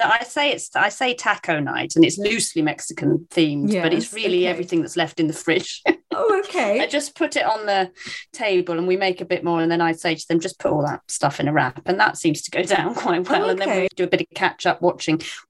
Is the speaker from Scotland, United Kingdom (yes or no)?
no; South West England, United Kingdom; when we grew up in Cornwall